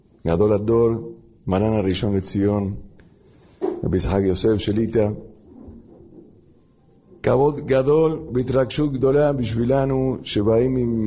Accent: Argentina; Hebrew is a second language; now in Israel; אנחנו באים מארגנטינה. כבר כמה דורות ההורים באו, הסבות באו מחלה, מרוסיה, מאירופה לארגנטינה, ואנחנו מדי פעם באים מבקרים בארץ. וכל פעם שמבקרים בארץ, אפילו שלמדנו פה כמה שנים

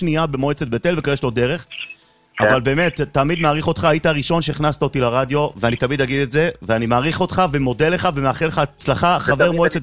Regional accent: Jerusalem, Jerusalem District, Israel; אני אמנם גדלתי לאורך בבית וגן ירושלים

